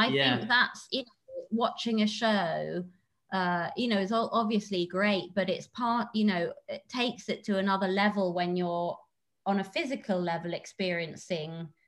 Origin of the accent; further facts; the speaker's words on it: Cambridge, East of England, United Kingdom; I was from Cambridge and Cambridge isn't really, I mean, I know I was joking before, it's not particularly diverse.